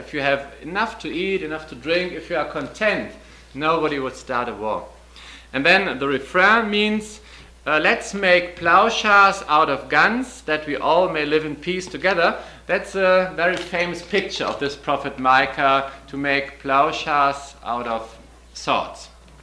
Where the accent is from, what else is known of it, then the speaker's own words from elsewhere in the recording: Germany; English is a second language; from West Germany.